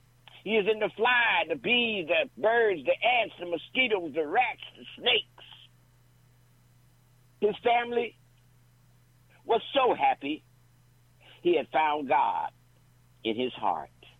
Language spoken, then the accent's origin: English; Oakland, California, United States; I am from Oakland. I'm in Oakland right now.